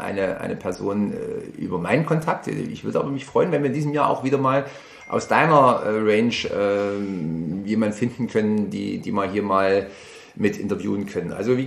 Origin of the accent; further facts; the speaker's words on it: Thamsbrück, Thuringia, Germany; Also wie gesagt, wir sind eigentlich aus Tamsbrück stammend